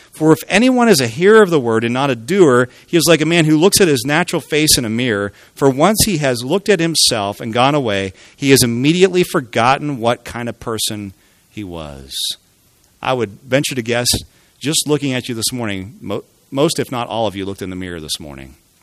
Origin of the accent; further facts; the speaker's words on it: Pennsylvania, United States; moved away; I grew up in Western Pennsylvania here, and we did church a certain way.